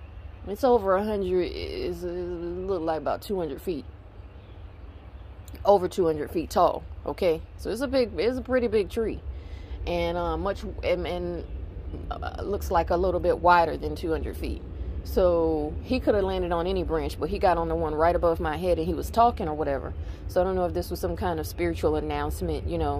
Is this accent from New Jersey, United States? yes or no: no; Myrtle Beach, South Carolina, United States; also born or lived in Columbia area; I was born in Myrtle Beach and lived there for the first decade of my life. Then we came here. A little bit further inland.